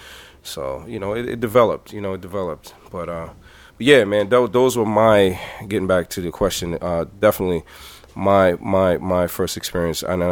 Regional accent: New York City, New York, United States; My heroes in my area, I grew up in East Flatbush, Brooklyn, right? On East 96 and Church.

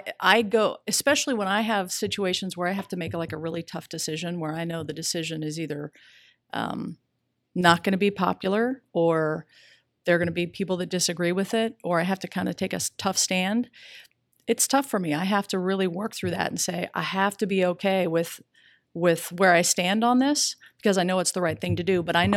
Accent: Juneau, Alaska, United States; also born or lived in Seattle; when I grew up in Juneau, Alaska. There was one high school, graduating class of 300.

